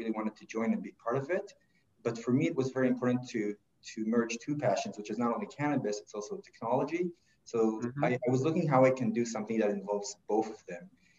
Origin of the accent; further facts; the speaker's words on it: Israel; English is a second language; I'm originally from Israel, and I kind of did the regular path there, military service